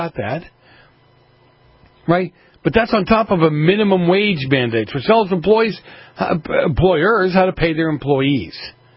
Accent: East Coast, United States; the ones that I grew up with on the East Coast, which were pretty much enclosed in a big brick building, right?

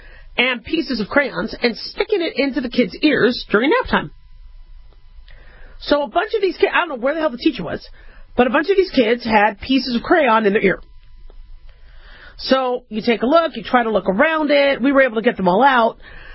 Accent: Arizona, United States; I grew up in Arizona, and people would have cockroaches coming to their ears all the time.

